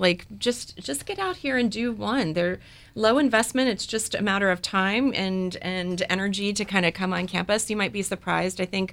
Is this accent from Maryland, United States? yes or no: yes; Maryland, United States; Well, you know, I grew up in Maryland, in central Maryland, just south of the Pennsylvania border.